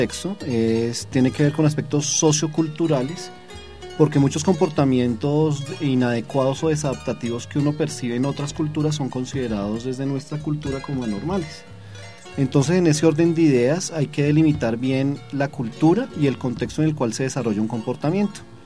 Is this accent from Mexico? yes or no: no; Colombia; esa capacidad de lucha que tenemos como colombianos